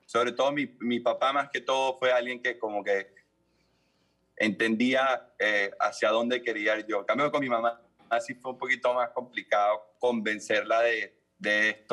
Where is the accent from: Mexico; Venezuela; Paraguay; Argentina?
Venezuela; Caracas, Capital District; born there; En Caracas.